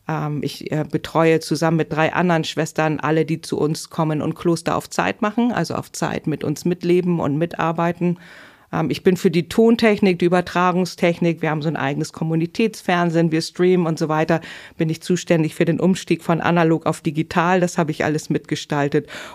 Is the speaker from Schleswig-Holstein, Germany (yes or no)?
no; Hamburg, Germany; Also ich komme aus Hamburg. Ich war mit 14 das erste Mal bei St. Pauli.